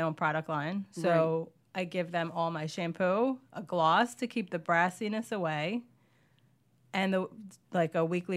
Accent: Brooklyn, New York, United States; Just applied it. Brooklyn

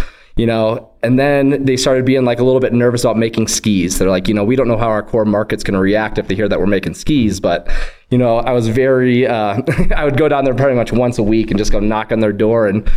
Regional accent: Evergreen, Colorado, United States; And growing up in Colorado, I grew up in Evergreen, Colorado, so just west of Denver a little bit.

